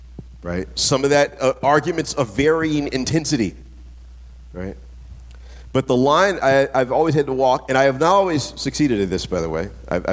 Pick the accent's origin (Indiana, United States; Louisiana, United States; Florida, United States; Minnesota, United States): Louisiana, United States; New Orleans; I'm from New Orleans, and Alyssa and I got wiped in Katrina and did relief work in after Hurricane Katrina.